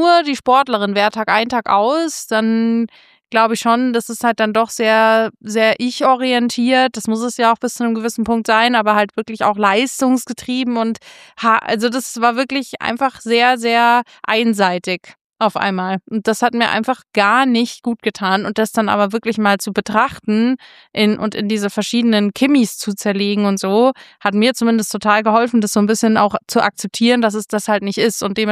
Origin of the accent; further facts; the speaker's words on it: Munich, Bavaria, Germany; moved away as an adult; München, meine Heimat